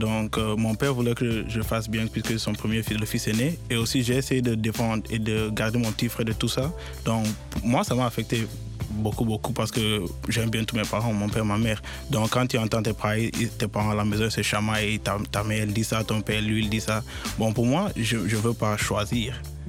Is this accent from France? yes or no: no; Ethiopia; moved away; Depuis que j'ai quitté l'Éthiopie.